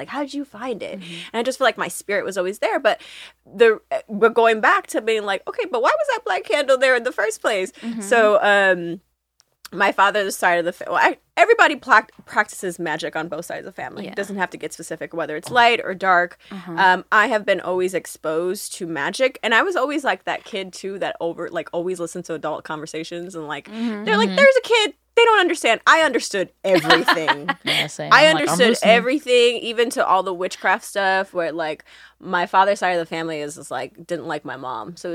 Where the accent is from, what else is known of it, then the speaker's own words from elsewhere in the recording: Chicago, Illinois, United States; I'm from Chicago, born and raised.